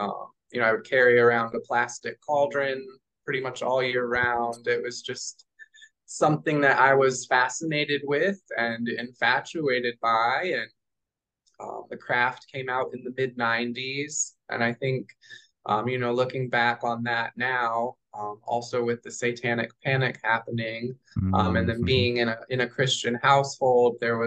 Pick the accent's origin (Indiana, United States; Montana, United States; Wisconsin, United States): Indiana, United States; So, I grew up in Indiana, which, you know, similar climate, I guess, to like Northwestern Europe.